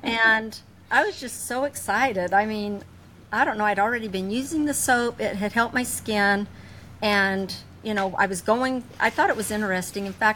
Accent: Idaho, United States; moved away; Yeah, I was raised in Idaho and moved to Alabama 30 years ago.

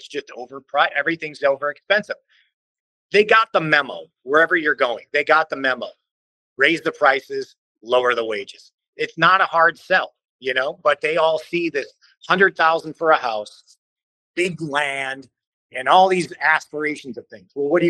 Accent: Ohio, United States; So, and growing up in Ohio is a hotbed for those people.

